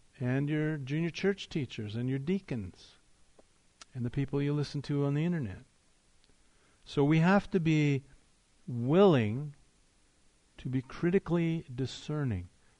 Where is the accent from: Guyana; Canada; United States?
Canada; I grew up in Canada, so I know Canadian culture.